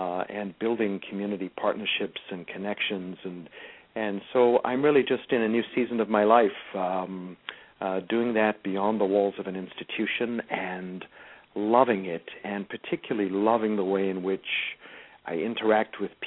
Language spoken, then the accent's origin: English; South Africa; And as you said, I was born and raised in South Africa.